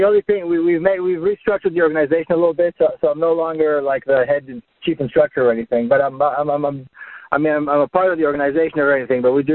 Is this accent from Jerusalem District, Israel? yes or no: yes; Jerusalem, Jerusalem District, Israel; moved away; Well, like you said, I came from Israel. I was born and raised in Jerusalem.